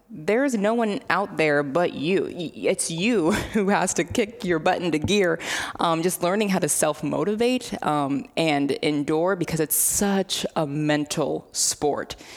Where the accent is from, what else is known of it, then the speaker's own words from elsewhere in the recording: Carlinville, Illinois, United States; when I was growing up in Carlinville, Illinois, South Central Illinois